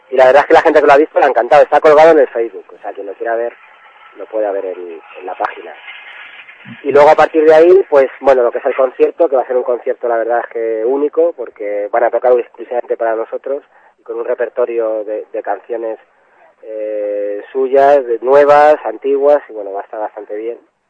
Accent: Leganés, Community of Madrid, Spain; que los que somos de Leganés lo recordaremos

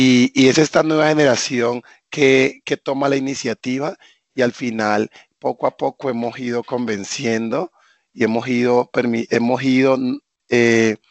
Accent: Colombia; a manifestarnos de manera pacífica, como los colombianos sabemos hacerlo

